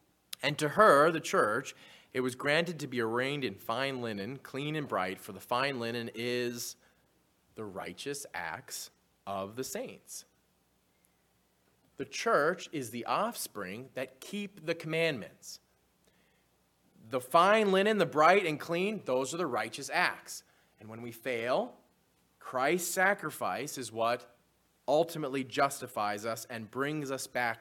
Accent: North Dakota, United States; My grandparents were Arkansas. I grew up in North Dakota, as you know.

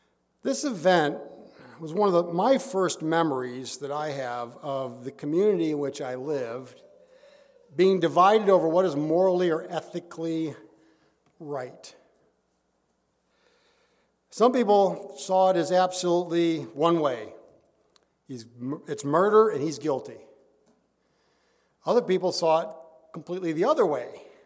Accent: Detroit, Michigan, United States; You know, growing up in Detroit, it was a big thing daily in the news for some time before it even hit national attention.

